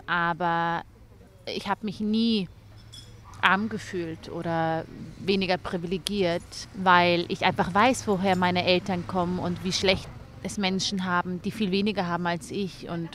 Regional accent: Bavaria, Germany; Ich bin mit 3 Geschwistern in der Nähe von München aufgewachsen. Meine Eltern kommen beide aus Äthiopien und sind Mitte der 80er Jahre mit nichts nach Deutschland geflüchtet.

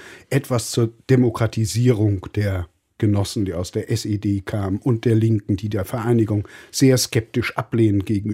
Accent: East Germany, Germany; Ich bin in der DDR groß geworden. Die entscheidenden Jahre meines Lebens haben nach 1989 stattgefunden.

